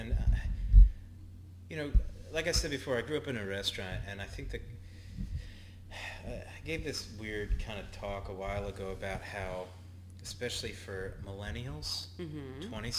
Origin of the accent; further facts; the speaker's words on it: Philadelphia, Pennsylvania, United States; I'm born and bred in Philadelphia.